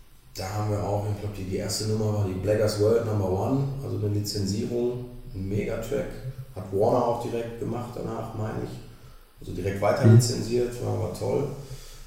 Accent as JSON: {"language": "German", "region": "North Rhine-Westphalia", "country": "Germany", "said": "Wir kommen ja hier alle aus dem Kreis Recklinghausen."}